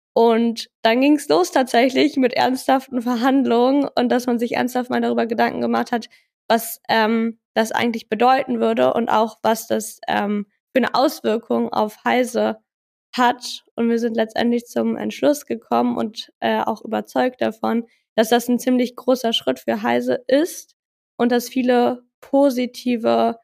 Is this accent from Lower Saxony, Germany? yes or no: yes; Hanover, Lower Saxony, Germany; Hannover ist und war immer meine Heimat aber irgendwo und deshalb freue ich mich aber auch nächstes Jahr dann wieder hier zurückziehen zu dürfen